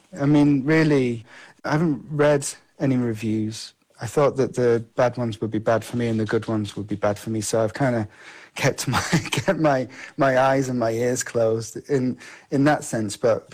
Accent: North West England, United Kingdom; where I was brought up in Cumbria in the Lake District, which is in the northwest of England.

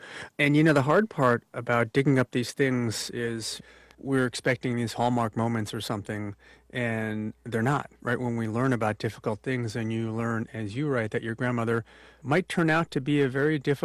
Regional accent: United States; I'm Chinese American and have family in the places you go to.

